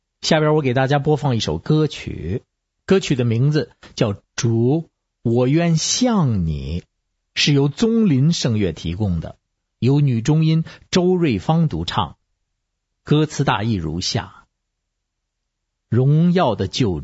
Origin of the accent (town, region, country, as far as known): Beijing, China